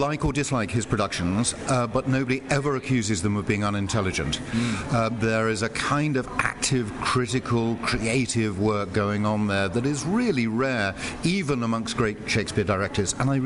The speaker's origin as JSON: {"language": "English", "region": "London", "country": "United Kingdom", "said": "I'm from North London."}